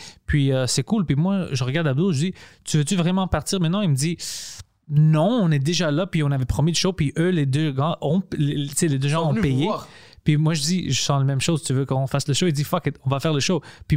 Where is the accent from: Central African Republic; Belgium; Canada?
Canada; Montreal, Quebec; à cause que je viens du Parkex, j'étais plus agressif.